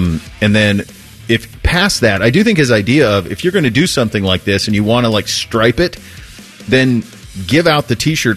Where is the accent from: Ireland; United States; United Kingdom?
United States; Mountain Home, Idaho; born there; I was born in Idaho, Mountain Home. I've been to Mountain Home, but grew up everywhere else.